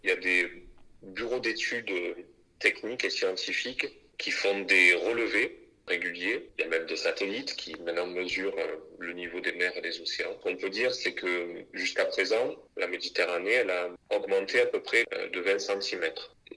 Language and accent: French; Frontignan, Occitanie, France; Ce sable, il arrive essentiellement chez nous à Frontignan par le Rhône.